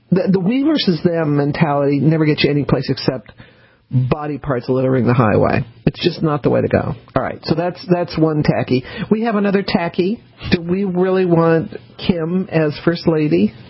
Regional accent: Colorado, United States; Although, you know, growing up in Colorado, that was not necessarily outside the realms of possibility.

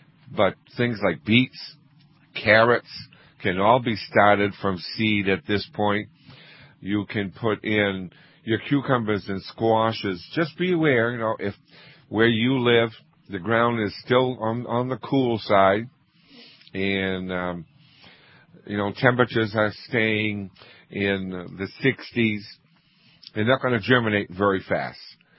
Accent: Kennebunk, Maine, United States; they are located on York Street in my hometown in Kennebunk, Maine.

